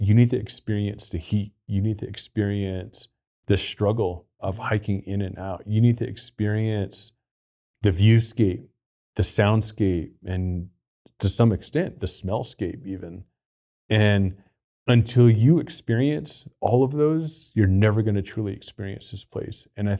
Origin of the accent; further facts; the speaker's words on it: Coal Mine Mesa, Arizona, United States; when I was a kid growing up on the Navajo Reservation at this place called Coal Mine Mesa. And where I grew up, you can see the canyon in profile every day.